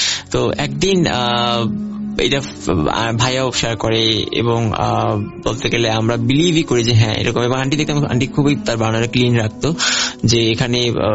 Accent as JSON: {"language": "Bangla", "town": "Dhaka", "region": "Dhaka Division", "country": "Bangladesh", "tie": "born or raised there", "said": "এবং আমার ছোটবেলাটাই ওখান থেকে শুরু, আমাদের মিরপুরেই আমার বড় হওয়া।"}